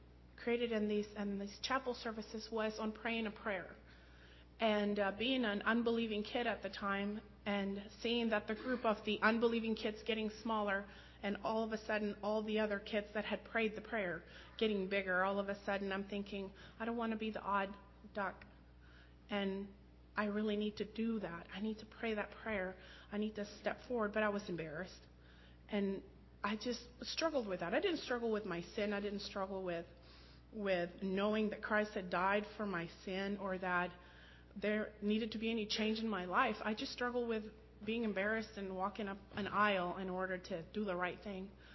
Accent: Lima, Peru; I am the oldest of four girls. I am from Lima, Peru, originally, in South America.

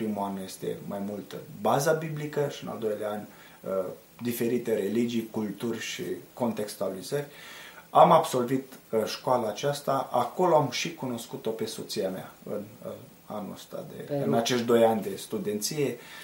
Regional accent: Dumbrăveni, Suceava County, Romania; Biserica mamă, de unde ne tragem din România, este biserica Betel din Dumbrăveni, județul Suceava

